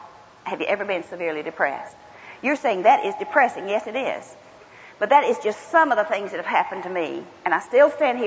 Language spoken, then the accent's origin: English; Georgia, United States; accent: Southern; I grew up in South Georgia. I don't know if y'all thought I had a twing twang or sing sang, but I'm Southern.